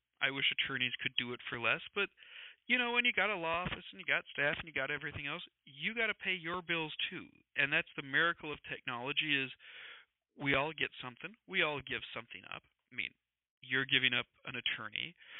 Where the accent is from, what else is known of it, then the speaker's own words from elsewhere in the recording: South Dakota, United States; I grew up in South Dakota, and because of that, we have farm analogies because I'm wearing cowboy boots right now.